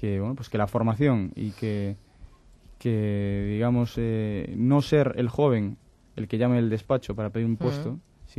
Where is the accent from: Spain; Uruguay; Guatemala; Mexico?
Spain; Galicia; voy a poner el caso de Yo Vengo de Galicia, como digo